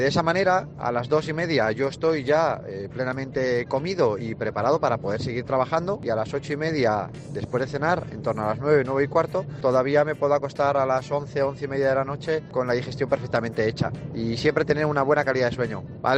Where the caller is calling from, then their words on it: Madrid, Community of Madrid, Spain; desde Madrid. Yo debo ser un poco de los atípicos. Soy español 100% de pura cepa.